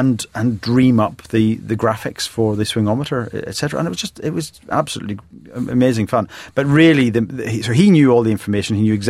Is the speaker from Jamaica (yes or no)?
no; Belfast, Northern Ireland, United Kingdom; he knew I was from Belfast